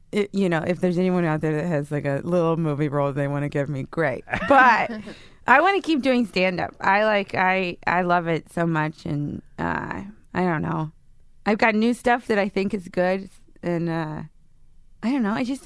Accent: Hershey, Pennsylvania, United States; Pennsylvania. Hershey, Pennsylvania.

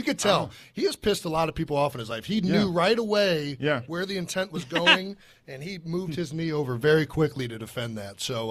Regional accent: Cleveland, Ohio, United States; I grew up in Cleveland, Ohio, which is obviously not Philadelphia, but, it's a blue collar, you know, hardworking, you know, born off of an industry city.

